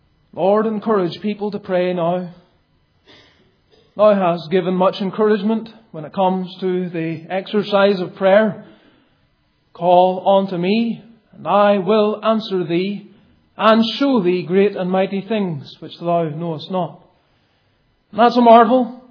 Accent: Ballymoney, Northern Ireland, United Kingdom; also born or lived in Scotland; I was born in Scotland and grew up in Ballymoney in Northern Ireland.

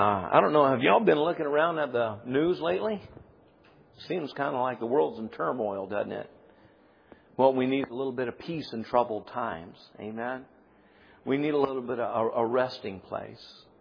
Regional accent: United States; born there; God had me born right here in America. Now, I am an American.

